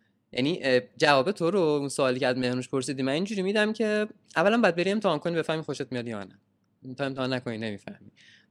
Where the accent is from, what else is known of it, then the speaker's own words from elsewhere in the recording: Isfahan, Iran; now in Tehran, Iran; من یادم نمیره وقتی که از اصفهان اومدم تهران، از سرعت پایین راه رفتن آدم تو خیابونه اصفهان عصبانی میشدم